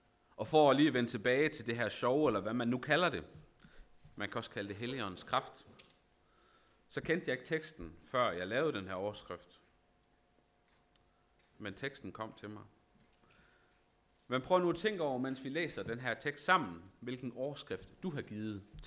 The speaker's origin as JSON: {"language": "Danish", "town": "Esbjerg", "region": "Region of Southern Denmark", "country": "Denmark", "tie": "born or raised there", "said": "Jeg er 30 år gammel. Jeg er født og opvokset lidt uden for Esbjerg."}